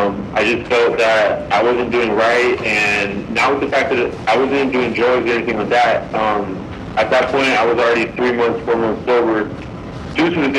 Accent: Arizona, United States; I am from Arizona and I'm sure I have a warrant out

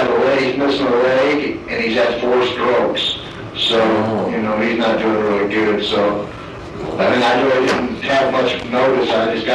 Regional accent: Granite City, Illinois, United States; Well, I'm originally from Granite City, Illinois, which is 11 miles from St. Louis.

